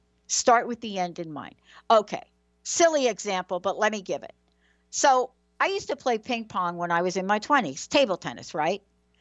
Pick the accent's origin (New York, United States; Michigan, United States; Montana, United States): New York, United States; accent: New York; I kind of said that with my New York accent right there.